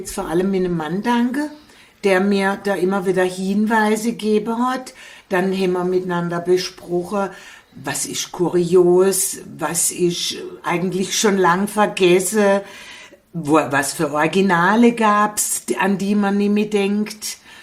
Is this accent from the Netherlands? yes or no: no; Gutach, Baden-Württemberg, Germany; now in Hausach, Germany; Ich bin ja von Gutach nach Hausach gekommen und bin wie manche Sachen doch ein bisschen rätselhaft dagestanden